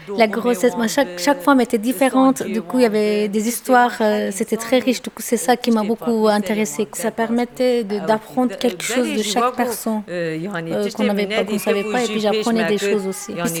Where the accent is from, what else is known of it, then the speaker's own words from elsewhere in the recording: Turkey; French is a second language; moved away as an adult; now in Switzerland; Je suis arrivée en 2008 en Suisse, voilà, je suis kurde de Turquie.